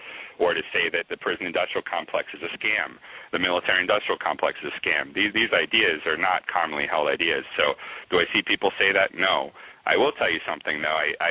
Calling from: Denver, Colorado, United States; Denver, Colorado.

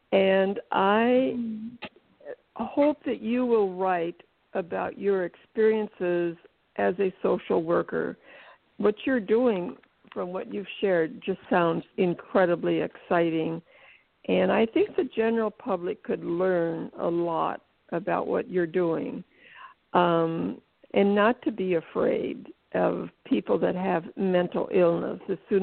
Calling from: Florida, United States; From beautiful Florida.

